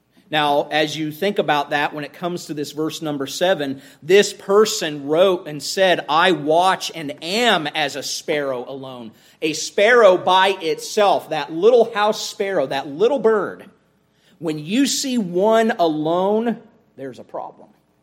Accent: Ohio, United States; and I remember as a boy growing up in Ohio, the old pull yourself up by your own bootstraps mentality.

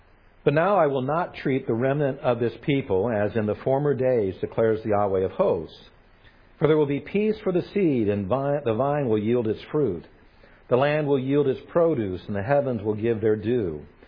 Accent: Los Angeles, California, United States; I grew up in Los Angeles. Our area was Jewish. It was Jewish and Catholic. I was the weird Baptist kid.

